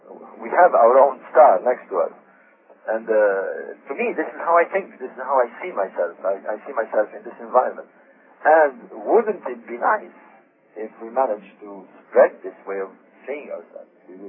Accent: Alexandria, Alexandria Governorate, Egypt; I come from Alexandria, by the way. I'm a native of Alexandria.

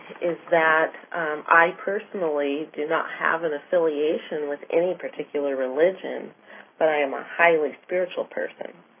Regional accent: United States; I was raised in the United States, which is primarily Christian, and my upbringing was Christian

